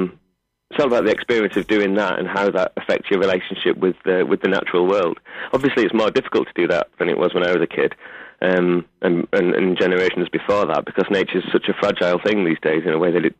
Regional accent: Wakefield, Yorkshire and the Humber, United Kingdom; accent: Yorkshire; I grew up in Wakefield, which is just down the road.

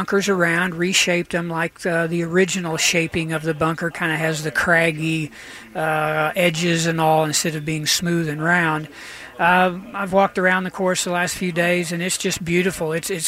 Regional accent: Edmond, Oklahoma, United States; Of course, I grew up in Edmond, Oklahoma, and went to school at Oklahoma State, where I played my college golf.

